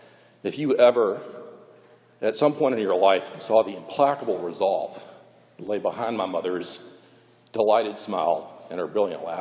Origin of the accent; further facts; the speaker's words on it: Atlanta, Georgia, United States; Now, growing up in Atlanta, the sky is always interrupted by the trees.